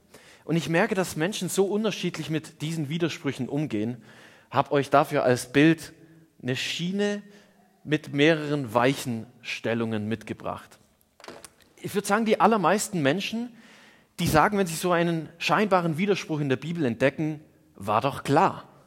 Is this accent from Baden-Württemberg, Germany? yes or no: yes; Baden-Württemberg, Germany; Als Schwabe kann ich den nicht richtig aussprechen und wurde immer dafür ausgelacht, wie ich Furcht sage.